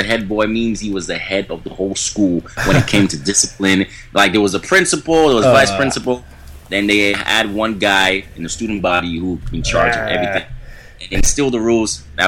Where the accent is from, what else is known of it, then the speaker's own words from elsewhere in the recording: Nigeria; also born or lived in Sweden; I was born in Nigeria, but then I was born in Sweden, but I moved to Nigeria right afterwards.